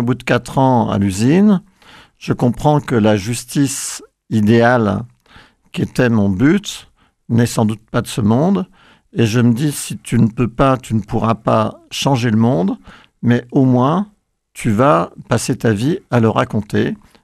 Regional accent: Grand Est, France; Moi, je suis un enfant des vignes, des livres et des bois, puisque je suis né en Champagne, dans un petit village de vignerons

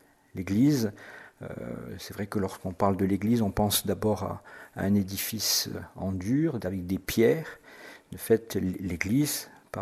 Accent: Tarbes, Occitanie, France; je suis né à Tarbes. J'ai grandi à Tarbes jusqu'à l'âge de 18 ans. Je suis fait mes études au lycée Théophile Gautier.

